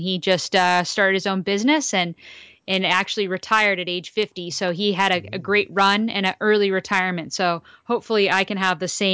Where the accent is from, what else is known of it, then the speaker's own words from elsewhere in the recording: Santa Monica, California, United States; now in Malibu, United States; I grew up in Santa Monica, California. So I now reside in Malibu, but I grew up in Santa Monica and I grew up with an entrepreneurial family.